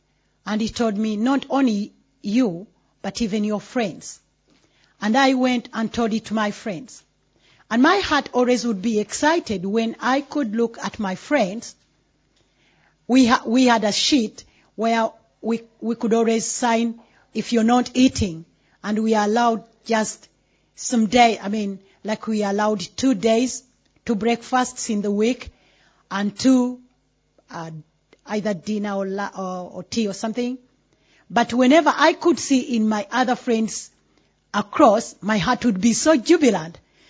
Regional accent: Uganda; English is a second language; now in United Kingdom; I come from Uganda.

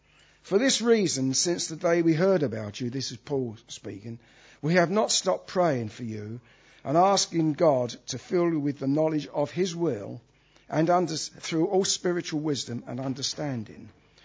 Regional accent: Brixton, London, United Kingdom; I was brought up in Brixton. There was water pouring down the walls of the council house.

